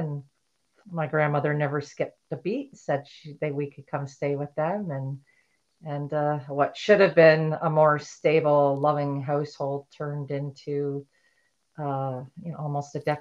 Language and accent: English; Ontario, Canada; I grew up in Ontario, Canada. A small town, 2,500 people in the town that I grew up in.